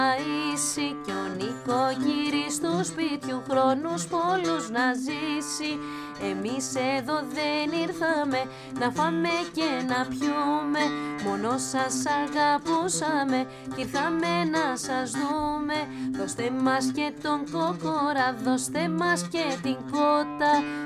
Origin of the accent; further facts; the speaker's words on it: Nikaia, Attica, Greece; Εμείς μεγαλώσαμε στην Οίκια, στην Κοκκινιά. Οπότε εκεί πέρα είναι μια γειτονιά που έχει και μικρασιάτες όπως είμαστε και εμείς, αλλά και πολλούς ποντίους.